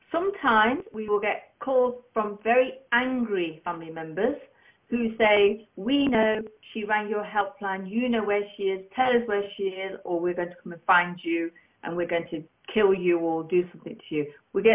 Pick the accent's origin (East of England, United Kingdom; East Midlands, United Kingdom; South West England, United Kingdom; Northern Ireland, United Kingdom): East Midlands, United Kingdom; Derby; And I still go to my hometown in Derby and speak, which is where they live.